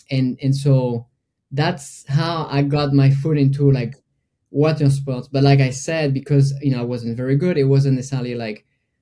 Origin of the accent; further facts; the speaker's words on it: Brittany, France; So basically, I grew up in Brittany, which is on the coast, on the Atlantic coast in France.